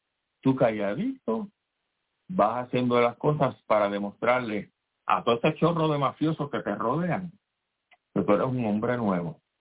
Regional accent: Puerto Rico; como ciudadano, como puertorriqueño, como boricua

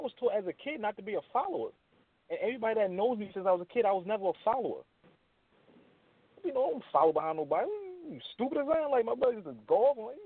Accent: California, United States; I had a Raiders jacket. I had a Raiders Scully. Yeah, I was from Cali.

